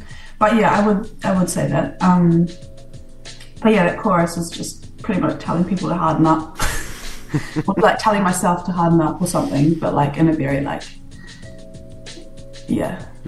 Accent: Dunedin, Otago, New Zealand; now in Auckland, New Zealand; I grew up in Dunedin. I hadn't moved out of Dunedin until I moved to Auckland.

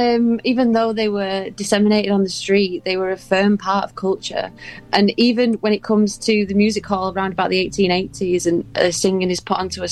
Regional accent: England, United Kingdom; That doesn't make no sense to me as an English person, the north.

